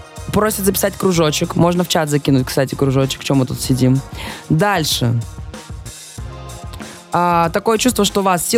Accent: Yaroslavl, Yaroslavl Oblast, Russia; потому что я из Ярославля

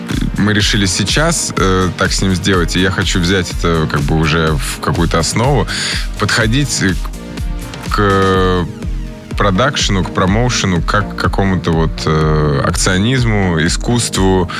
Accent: Moscow, Russia; Просто я как москвич коренной просто хотел.

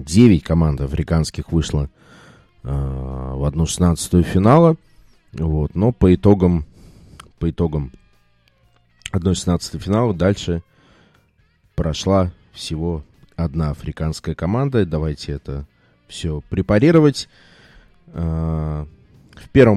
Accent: Moscow, Russia; мне конкретно, как москвичу, конечно

